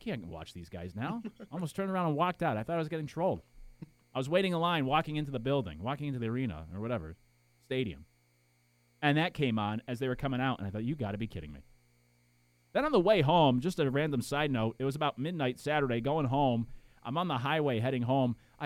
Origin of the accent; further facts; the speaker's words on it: Connecticut, United States; I was spoiled growing up in Connecticut. We got all the bands to come through because we were right between New York and Boston.